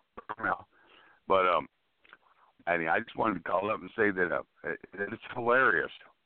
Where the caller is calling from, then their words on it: Tennessee, United States; I'm calling from Tennessee.